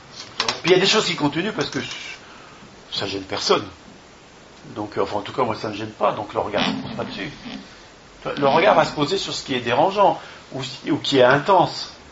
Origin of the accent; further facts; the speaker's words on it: France; parce que je suis français